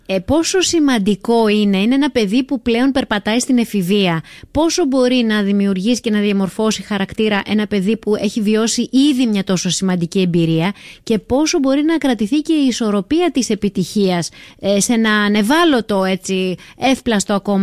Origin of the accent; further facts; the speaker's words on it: Volos, Thessaly, Greece; Είμαστε περήφανοι που είμαστε από το Βόλο.